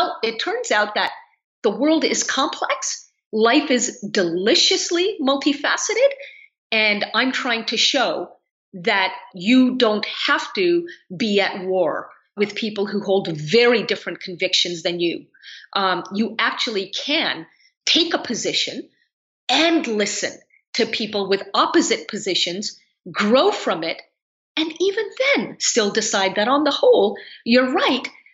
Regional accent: Vancouver, British Columbia, Canada; So we wound up as refugees in the only country that was willing to accept us at the time, and that was Canada. And I grew up on the West Coast in Vancouver

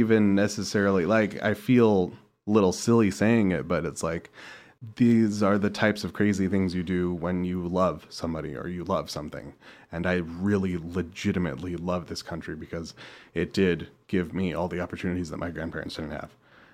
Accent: California, United States; even growing up in California, which is extremely liberal, extremely forward thinking as far as that kind of stuff goes, socially liberal.

